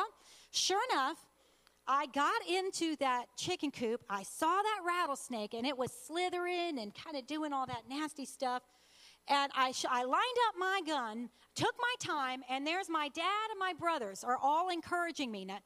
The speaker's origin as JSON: {"language": "English", "town": "Dallas", "region": "Texas", "country": "United States", "tie": "born or raised there", "said": "I grew up in Texas, the first 5 years of my life. Texas is a dry, hot place where we lived. I was born in Dallas, hence the Dallas Cowboys."}